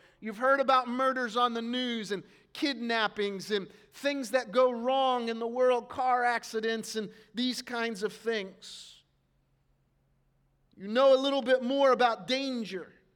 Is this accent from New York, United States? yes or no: no; South Carolina, United States; also born or lived in Cincinnati, Ohio; When I was a child, we moved from Cincinnati, Ohio to South Carolina in 1983. That seems like a long time ago. I was 5 years old, and my father had become the lead pastor of a small and struggling church.